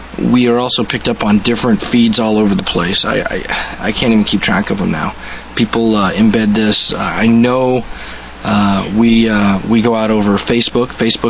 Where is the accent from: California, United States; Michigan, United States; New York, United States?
California, United States; because we're from California.